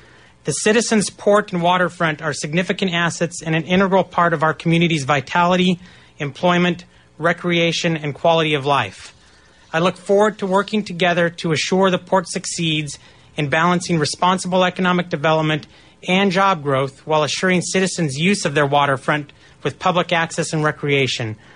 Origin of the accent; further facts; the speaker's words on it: Washington, United States; now in Everett, United States; I grew up in Eastern Washington and have been a resident of both Mukilteo and Everett since 1992.